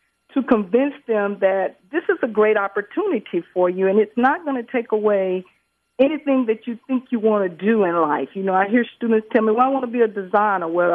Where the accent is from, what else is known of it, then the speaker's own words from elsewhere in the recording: Dallas, Texas, United States; Okay, well, first of all, Jim, I grew up in Dallas, Texas, and I was a strong cowboy fan